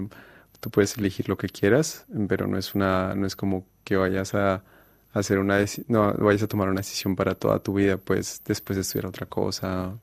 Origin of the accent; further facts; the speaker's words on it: Colombia; now in France; porque de orígenes somos colombianos, pero vivimos en un país donde realmente se enfoca mucho a la ciencia